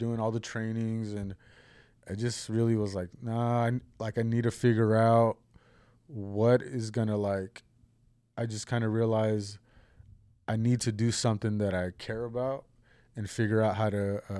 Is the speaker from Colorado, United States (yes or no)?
no; Huron, California, United States; It just growing up in Huron, it's always was a mentality of even just coming to Fresno to like pursue more opportunity.